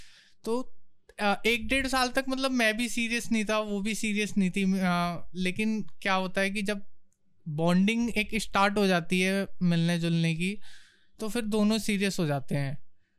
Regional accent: Delhi, India; हम दिल्ली वाले हैं जानते हैं इन सब चीज़ों के बारे में

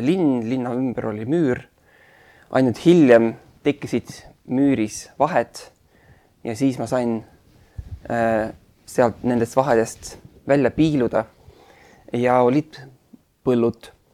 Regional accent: Berlin, Germany; Lapsena kasvasin üles Berliinis ja Berliin oli saar.

